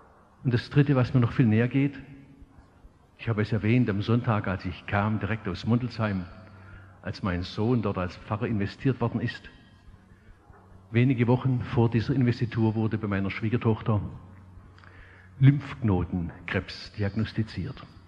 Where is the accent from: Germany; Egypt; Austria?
Germany; Stuttgart, Baden-Württemberg; Ich sagte, ich komme aus Stuttgart.